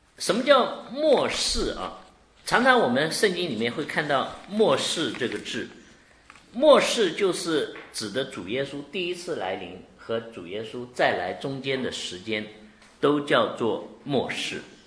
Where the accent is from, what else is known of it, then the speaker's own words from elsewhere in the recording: China; 你看我们天天吃，我们中国人吃米吃饭，你会厌吗？